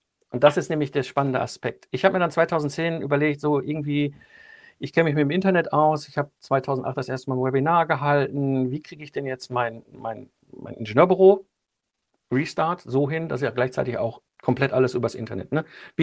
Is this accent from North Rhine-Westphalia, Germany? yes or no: yes; North Rhine-Westphalia, Germany; ich komme aus dem Ruhrpott und zwischen Kohle und Stahl aufgewachsen